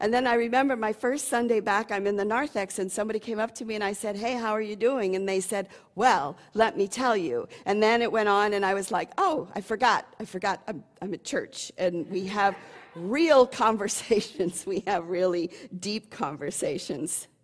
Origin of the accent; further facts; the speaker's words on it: Chicago, Illinois, United States; now in Seattle, United States; I was raised in Chicago in one neighborhood, and that has grounded me.